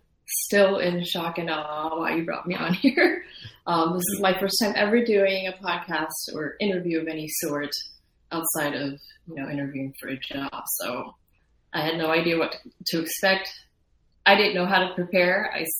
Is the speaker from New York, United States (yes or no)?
no; Tucson, Arizona, United States; I grew up in Tucson, Arizona